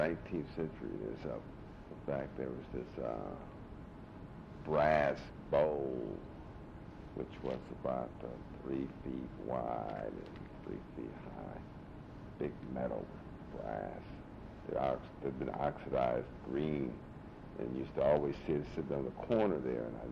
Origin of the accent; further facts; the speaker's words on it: the South, United States; I guess from growing up in the South, our chickens were always alive chickens.